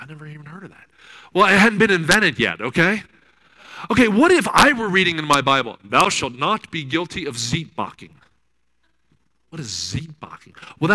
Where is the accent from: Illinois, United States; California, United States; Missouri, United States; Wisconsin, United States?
Missouri, United States; Kansas City; But I remember one time, I'm from Kansas City, so I'm a Royals fan.